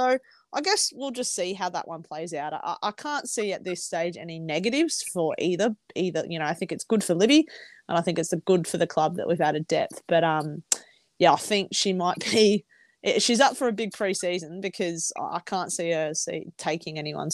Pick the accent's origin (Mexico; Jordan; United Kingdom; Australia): Australia; And we, as an Australian cricket fan and as a North Melbourne women's fan, you love to see it.